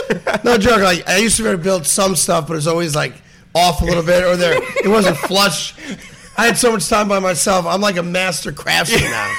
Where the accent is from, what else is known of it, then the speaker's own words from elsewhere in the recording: New York, United States; But, you know, I hate Philly. Mm-hmm. And I did as a New Yorker.